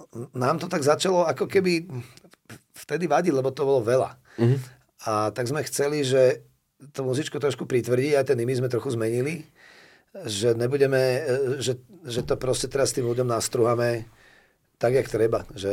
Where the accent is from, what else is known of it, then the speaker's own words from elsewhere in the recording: Bratislava, Bratislava Region, Slovakia; chceli sa mlátiť do Banskej Bystrice, lebo sme z Bratislavy